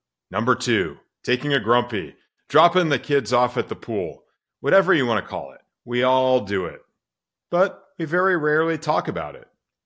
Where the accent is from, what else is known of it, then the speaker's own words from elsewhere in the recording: Dallas, Texas, United States; My hometown airline here in Dallas.